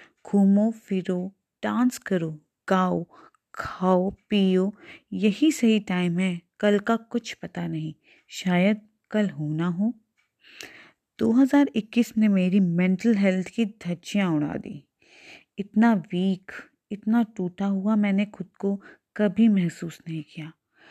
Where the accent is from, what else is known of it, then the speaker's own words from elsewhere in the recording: Dehradun, Uttarakhand, India; now in Haldwani, India; मैं उत्तराखंड देहरादून की रहने वाली हूँ और अभी पोस्टेड हूँ हल्द्वानी में। अभी मैं यहाँ पर अकेले रह रही हूँ कुछ टाइम के लिए।